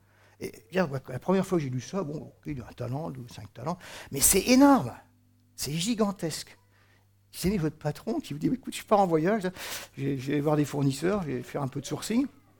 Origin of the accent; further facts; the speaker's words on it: France; Parce que c'est vrai qu'en tant que Français, normal, moyen, on a toujours dit, oh là, le pognon, attention, hein.